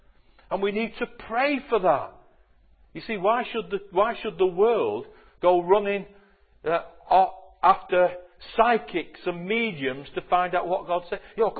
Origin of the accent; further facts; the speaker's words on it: Manchester, North West England, United Kingdom; I come from Manchester in England.